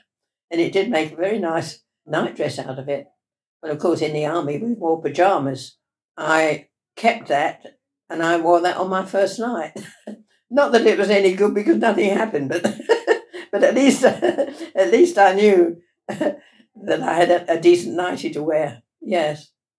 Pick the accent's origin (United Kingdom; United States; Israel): United Kingdom; Ilford, London; born there; I was born in Ilford in Essex.